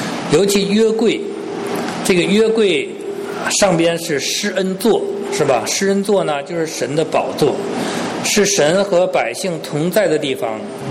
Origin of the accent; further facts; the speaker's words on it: China; 尤其我们中国人，我们在这方面呢，其实我们是欠缺的，因为我们认识神比较晚， 所以呢，我们中国人在契约精神上，我们是需要更多的来学习的。